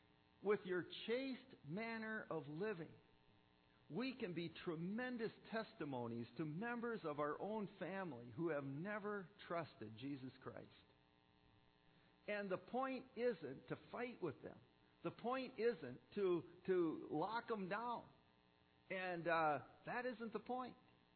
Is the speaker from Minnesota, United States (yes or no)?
yes; Minnesota, United States; I can recall growing up on the Iron Range